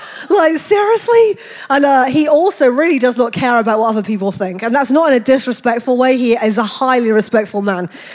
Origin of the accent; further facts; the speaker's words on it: United Kingdom; moved away as an adult; now in United States; I am actually British missionary to the US. I'm an AG pastor.